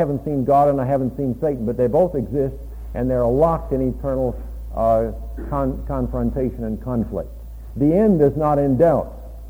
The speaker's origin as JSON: {"language": "English", "country": "Canada", "said": "the best way I could become an American, a real American, I'm a Canadian"}